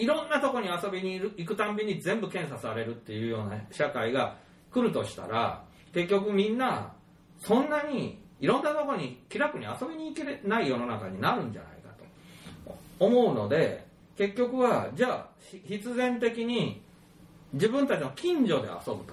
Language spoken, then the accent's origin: Japanese; Saitama, Japan; 埼玉に帰ったらやっぱり何もないんだけど埼玉に帰ろう、埼玉にいないと俺は誇り高くあれないからっつって、